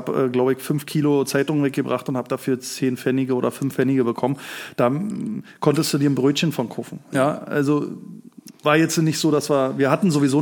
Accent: East Germany, Germany; Ich weiß nicht, kennt ihr, ich bin ja Ossi

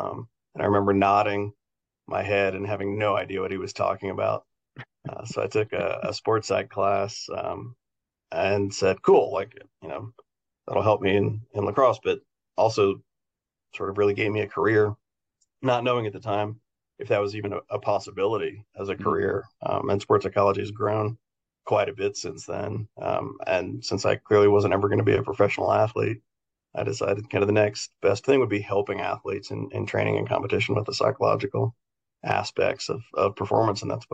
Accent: Texas, United States; and yet I played high school football growing up in Texas like everybody did.

